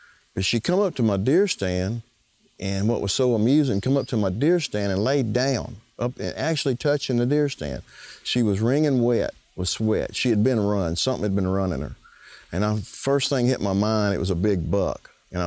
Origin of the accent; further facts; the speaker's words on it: Kechai, Louisiana, United States; I'm from Kechai, Louisiana.